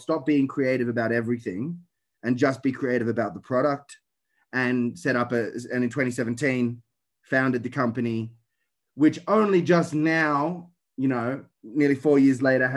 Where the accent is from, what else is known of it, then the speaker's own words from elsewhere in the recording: Sydney, New South Wales, Australia; my mom was a public servant, my dad's a left-wing bookseller, and I grew up in the inner west of Sydney. So right in the sort of SBS left-wing demographic, right?